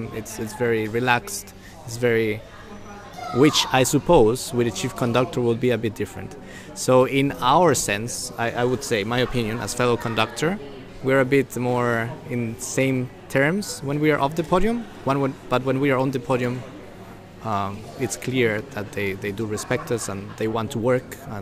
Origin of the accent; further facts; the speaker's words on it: Costa Rica; now in England; because I come from Costa Rica, obviously, and before I lived in Austria and Switzerland